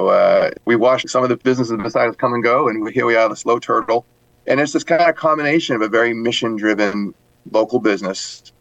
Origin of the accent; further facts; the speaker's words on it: Sharon, Massachusetts, United States; And I was born in Sharon, so I kind of grew up in just southwest of the city.